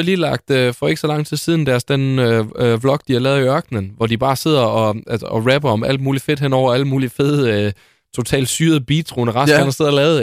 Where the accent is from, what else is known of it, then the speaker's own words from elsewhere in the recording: Capital Region of Denmark, Denmark; Jeg kommer fra Vestegnen, ligesom Tessa, ikke?